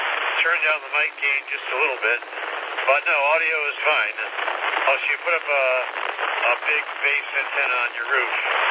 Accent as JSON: {"language": "English", "region": "New York", "country": "United States", "said": "See, I come from the Long Island, New York City area, where it was just the opposite."}